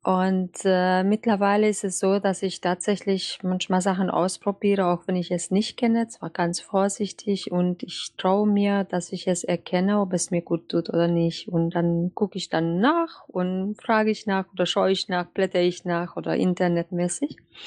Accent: Germany; Und ich komme ja aus Deutschland, wie ihr wisst, da hatten wir im Garten so eine Tannen gehabt

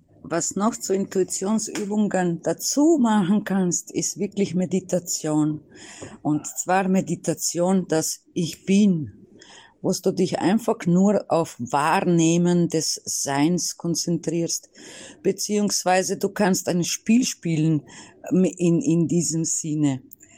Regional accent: Slovenia; ich komme aus Slowenien und da war noch Kommunismus, als ich auf der Welt gekommen bin.

